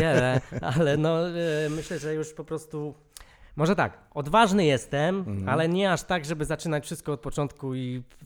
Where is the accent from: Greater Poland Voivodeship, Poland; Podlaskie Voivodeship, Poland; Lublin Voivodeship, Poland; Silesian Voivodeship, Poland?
Silesian Voivodeship, Poland; Sosnowiec; Jak pytają się, skąd jestem i mówię, że jestem z Polski